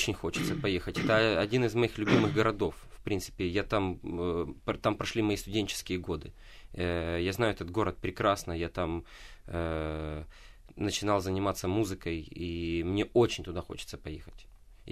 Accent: Donetsk Oblast, Ukraine; also born or lived in Russia; now in Kyiv, Ukraine; Я сам родился в России, вырос в Донецкой области, живу уже много лет в Киеве.

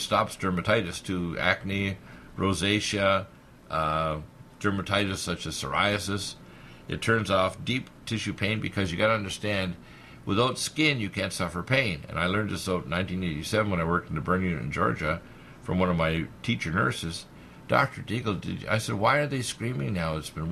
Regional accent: Canada; moved away as an adult; also born or lived in Detroit, United States; now in United States; See, you got to remember, I was born in Detroit, but the first 20 years or so of my life was in Canada, so I'm basically like a stealth American.

